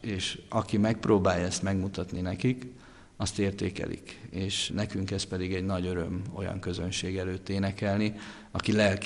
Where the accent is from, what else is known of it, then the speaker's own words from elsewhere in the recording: Northern Hungary, Hungary; én Észak-Magyarországon egy görögkatolikus közegben nőttem föl, édesapám is, és mindkét nagyapám pap volt